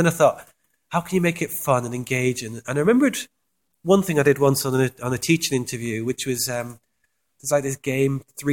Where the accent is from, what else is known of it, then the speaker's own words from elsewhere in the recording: Ireland; now in England; I wasn't born in England. I was born in Ireland, and I grew up largely in Ireland, and then came over to England.